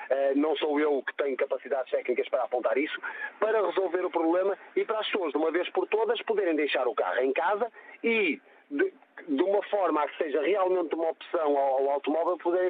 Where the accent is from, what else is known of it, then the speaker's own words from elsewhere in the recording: Porto, Norte, Portugal; eu moro aqui, eu sou da região do Porto